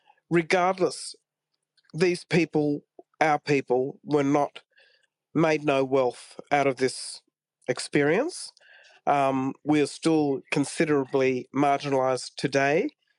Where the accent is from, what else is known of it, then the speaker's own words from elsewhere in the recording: Chinderah, New South Wales, Australia; I'm from the Tweed, up on the Gold Coast, from a little town called Chindra, which is quite a strong Australian South Sea Islander community group